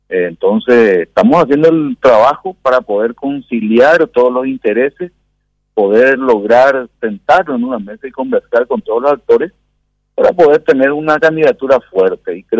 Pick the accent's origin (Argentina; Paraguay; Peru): Paraguay; el compromiso como paraguayo